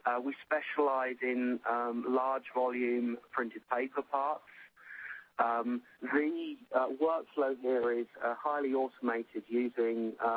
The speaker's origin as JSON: {"language": "English", "region": "England", "country": "United Kingdom", "lives_now": "Thalgau, Austria", "said": "I am English stroke European, so forgive me if some of the terminology is a bit different as we move on."}